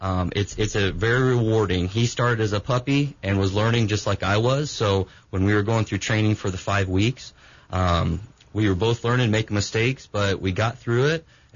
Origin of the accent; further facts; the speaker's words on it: Tuscola, Illinois, United States; Yeah, I'm from Tuscola, Illinois.